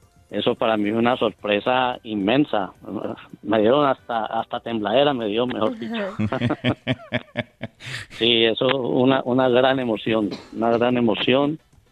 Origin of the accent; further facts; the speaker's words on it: Tuluá, Valle del Cauca, Colombia; Yo soy de Tuluá Valle.